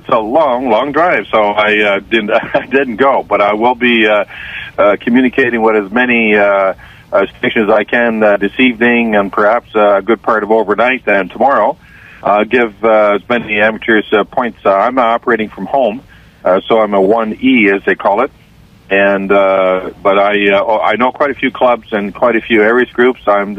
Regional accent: Ottawa, Ontario, Canada; Well, I'm between Ottawa and Montreal. I'm from Ottawa, but I live in the country, halfway between Ottawa and Montreal. So I'm at the eastern tip of Eastern Ontario.

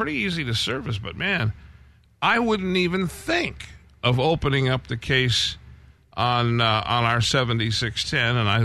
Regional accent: Detroit, Michigan, United States; well, hey, I'm originally from Detroit.

